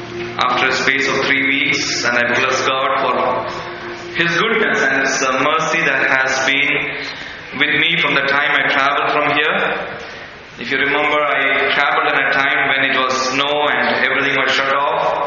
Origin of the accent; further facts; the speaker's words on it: India; I wanted to go back to my hometown where I was born and where I lived the first 26 years of my life.